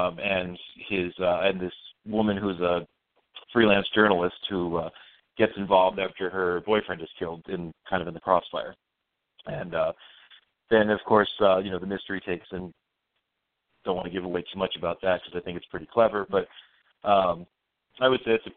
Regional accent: New York City, New York, United States; I was trying to write about, you know, where I grew up in Brooklyn.

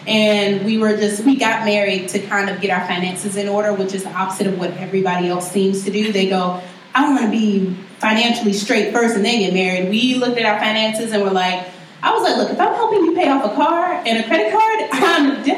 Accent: South Carolina, United States; And, yeah, I'm from South Carolina. I am extremely Southern, extremely country.

